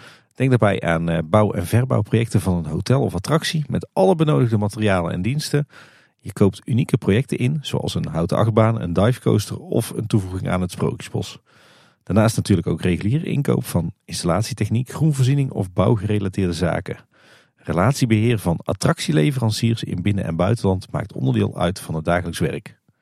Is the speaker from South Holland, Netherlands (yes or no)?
no; Tilburg, North Brabant, Netherlands; Nou, ik moet zeggen, ik ben natuurlijk opgegroeid in Tilburg.